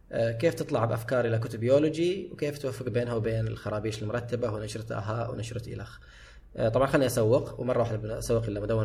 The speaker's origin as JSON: {"language": "Arabic", "town": "Qatif", "region": "Eastern Province", "country": "Saudi Arabia", "said": "انا ما اقولها مع انه المفروض نحن اثنين من القطيف"}